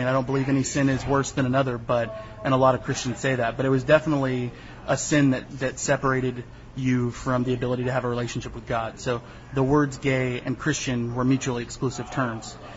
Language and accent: English; Nashville, Tennessee, United States; I was raised in the Independent Baptist Church movement in Nashville, Tennessee. I was raised very, very conservative.